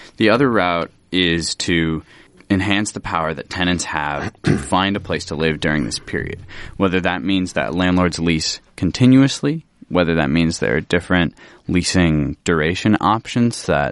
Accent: Iowa City, Iowa, United States; It's going on in Iowa City, and I'm actually from Iowa City myself.

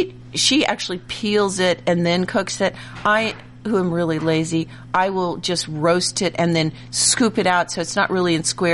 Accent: Midwest, United States; the kind I grew up in the Midwest is the kind of longer, pointy

